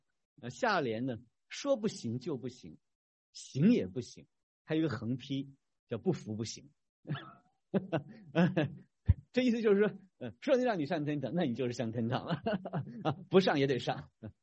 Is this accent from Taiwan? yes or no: no; China; 然后在我们中国人当中啊，我们中国人传统就要一种宿命的思想